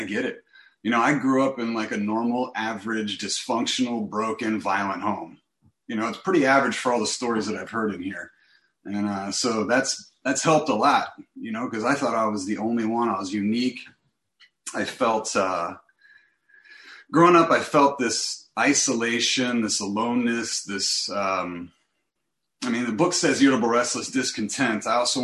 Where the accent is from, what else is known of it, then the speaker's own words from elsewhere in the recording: East Coast, United States; I don't know if they do that on the West Coast, but I grew up on the East Coast.